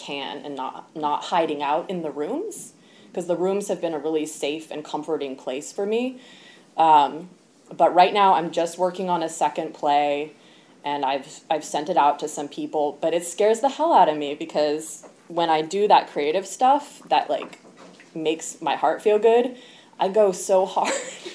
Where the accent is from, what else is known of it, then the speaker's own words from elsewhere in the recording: California, United States; born there; And then I ended up back in Oakland. I was born here in the Bay.